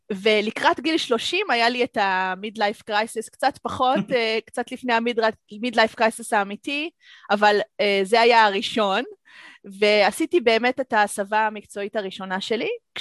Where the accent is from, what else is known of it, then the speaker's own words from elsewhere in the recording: Melbourne, Victoria, Australia; also born or lived in Israel / United States; אז אני ישראלית, נולדתי בארץ, אבל גדלתי בכל מיני מקומות בעולם. בגיל 5 עברנו לארצות הברית, בגיל 8 חזרנו לארץ, ובגיל 12 עברנו לאוסטרליה. גדלתי בעיקר באוסטרליה, פה באוסטרליה במלבורן